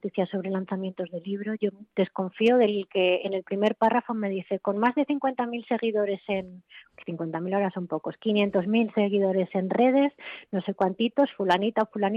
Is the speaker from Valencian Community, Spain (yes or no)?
no; Zaragoza, Aragon, Spain; es que yo soy de Zaragoza y soy muy cabezona